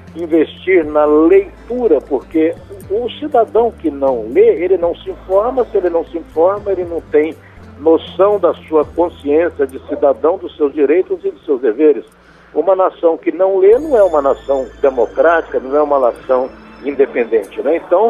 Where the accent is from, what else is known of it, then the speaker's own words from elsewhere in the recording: Minas Gerais, Brazil; born there; also born or lived in Brasília; now in São Paulo, Brazil; quando me perguntam onde eu moro, eu digo, nasci em Minas, moro em São Paulo e moro em Brasília. Não sei onde eu moro mais, se eu moro mais em São Paulo ou se moro mais em Brasília.